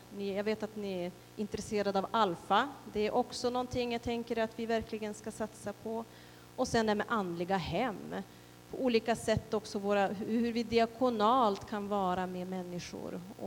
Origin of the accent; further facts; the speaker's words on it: Örnsköldsvik, Västernorrland County, Sweden; för jag är från Övik.